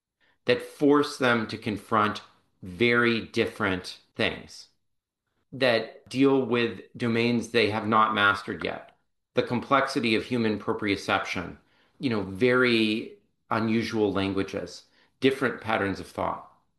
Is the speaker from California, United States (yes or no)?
yes; California, United States; I grew up in Silicon Valley, and I grew up in a very relentlessly neo-atheist family that was almost like a hate environment towards religious people.